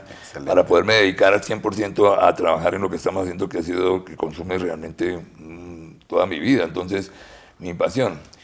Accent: Santander, Colombia; now in Cartagena, Colombia; culturalmente las personas que venimos de Santander, de las parceras o de la Tiplana, nos cuesta trabajo, es un choque cultural.

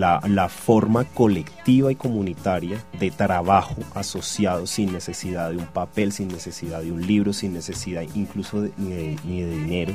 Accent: Chocó, Colombia; Nosotros venimos del Chocó, y cuando digo nosotros es toda mi familia, especialmente de unos municipios muy hermosos como lo son Ismina, como lo son Quibdó, Bagadó.

